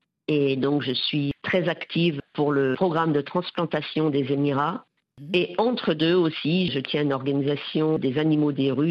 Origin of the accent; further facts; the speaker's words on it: Normandy, France; moved away as an adult; also born or lived in Abidjan, Côte d'Ivoire / Paris, France / Dakar, Senegal; je suis née en Normandie, où j'ai grandi. J'ai travaillé dans le transport maritime et j'ai quitté Le Havre à 27 ans pour aller travailler en Côte d'Ivoire, à Abidjan, et puis ensuite à Paris